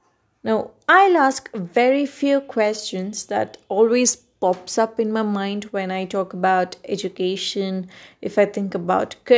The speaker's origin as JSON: {"language": "English", "region": "Karnataka", "country": "India", "first_language": "Kannada", "second_language": "English", "said": "the podcast that I made in Kannada, which is my mother tongue. So this would be my first podcast in English"}